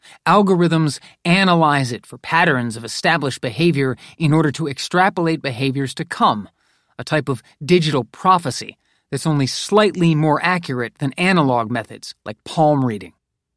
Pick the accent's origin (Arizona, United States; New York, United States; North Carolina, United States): North Carolina, United States; which is partially located in my home state of North Carolina